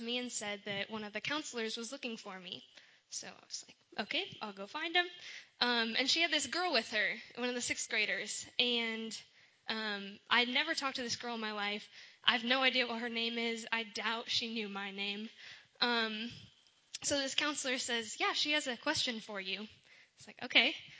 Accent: Dickinson, North Dakota, United States; I'm from Dickinson, North Dakota, which is up north where there's snow on the ground right now.

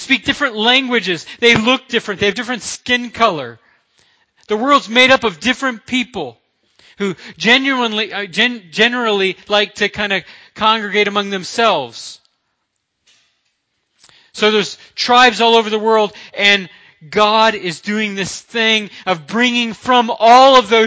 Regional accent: Deep South, United States; I grew up in the Deep South where racism was a thing.

